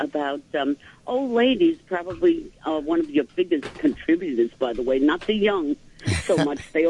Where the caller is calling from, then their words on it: Queens, New York, United States; from Queens.